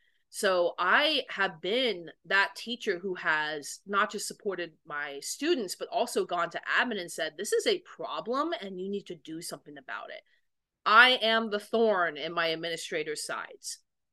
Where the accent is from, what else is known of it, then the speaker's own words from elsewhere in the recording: Novato, California, United States; You know, I grew up in Novato, California. I was in a beautiful two-story house for most of my life.